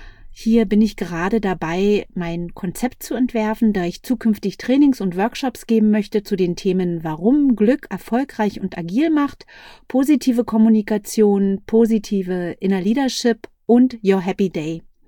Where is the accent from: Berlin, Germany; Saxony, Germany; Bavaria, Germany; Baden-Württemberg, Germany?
Berlin, Germany; Ich komme aus Berlin, bin 47 Jahre jung